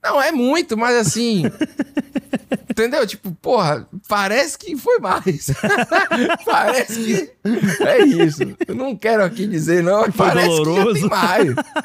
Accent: Salvador, Bahia, Brazil; Então, e eu sou de Salvador. Salvador é tipo assim, descolado das outras coisas.

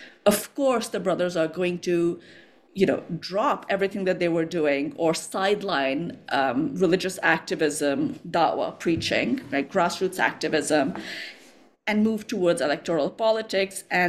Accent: India; also born or lived in Egypt; And I am from India, but I spent about 5 years in Egypt.

